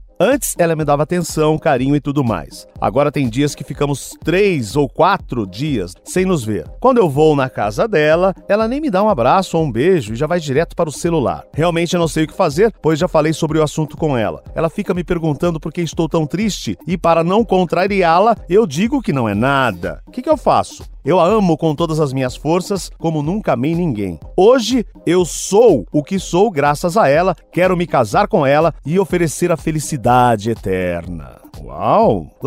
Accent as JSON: {"language": "Portuguese", "town": "Goiânia", "region": "Goiás", "country": "Brazil", "said": "sou de Goiânia e perdi meu pai há menos de 3 anos"}